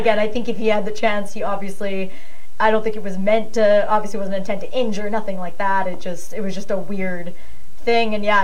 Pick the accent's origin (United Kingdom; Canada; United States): Canada; Vancouver, British Columbia; who's also from my hometown in Vancouver.